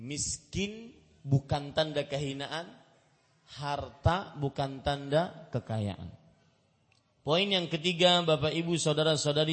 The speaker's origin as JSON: {"language": "Indonesian", "town": "Banjarmasin", "region": "South Kalimantan", "country": "Indonesia", "tie": "born or raised there", "said": "Putih tua itu istilah halus Banjarmasin, kota saya, untuk orang yang berkulit hitam."}